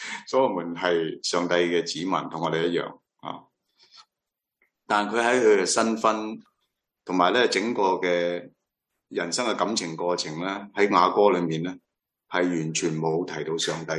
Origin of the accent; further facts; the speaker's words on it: China; 纵使佢系德国人，我哋系中国人啊